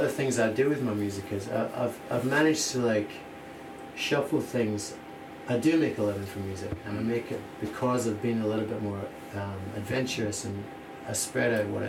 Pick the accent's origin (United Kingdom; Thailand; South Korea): United Kingdom; Scotland; now in Australia; And maybe being Scottish, I might have been good as well, I don't know.